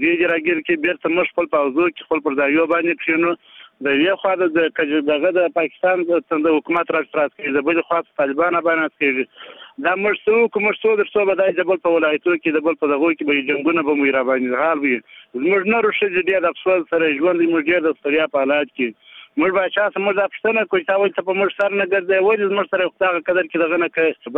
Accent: Sangin, Helmand, Afghanistan; زه د هلمند سنگین ولسوالۍ یم، دلته دم درالو سپنجوایي کې ماجر یم.

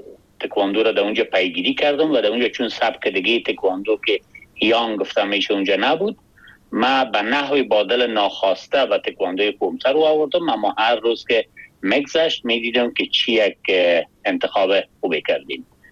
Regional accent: Kabul, Afghanistan; born there; ما دقیقا 56 سال پیش در یک خانواده فرهنگی در کابل زاده شدیم

